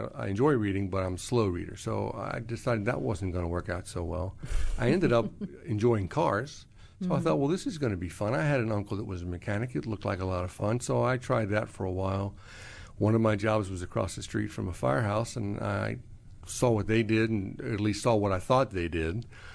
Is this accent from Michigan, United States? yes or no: no; Virginia, United States; I grew up here in Northern Virginia.